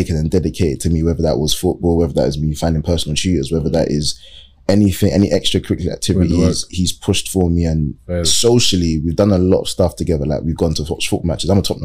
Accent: Nigeria; obviously, I'm Nigerian, so I can understand the cultural aspect.

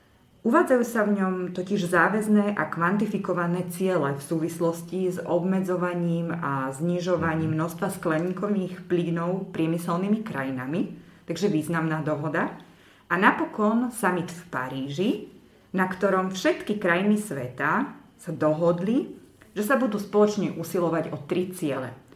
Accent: western Slovakia, Slovakia; Ja pochádzam zo západného Slovenska

